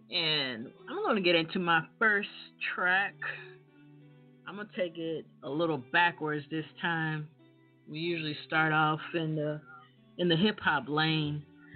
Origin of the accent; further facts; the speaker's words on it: Ohio, United States; also born or lived in California / Tennessee / Georgia; now in Florida, United States; I'm originally from Ohio. I've lived in Cali, went to college in Nashville, Tennessee. I've lived in Georgia, and now I'm here in Florida.